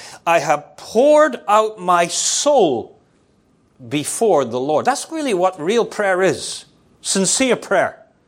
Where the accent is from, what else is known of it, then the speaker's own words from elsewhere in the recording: Ireland; When I was a boy growing up in Ireland